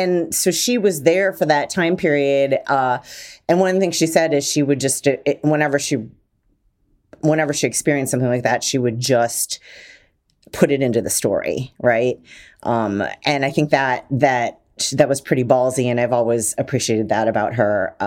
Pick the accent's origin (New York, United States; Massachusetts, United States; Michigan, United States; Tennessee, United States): Michigan, United States; Detroit; I'm from Detroit